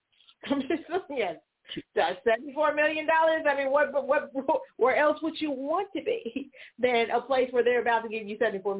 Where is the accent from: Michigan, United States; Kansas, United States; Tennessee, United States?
Tennessee, United States; Memphis; I grew up in Memphis